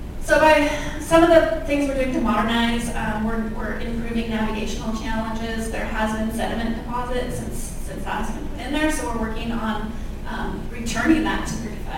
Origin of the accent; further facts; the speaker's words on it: Washington, United States; I was born and raised in Whatcom County, and so I'm very familiar with the area.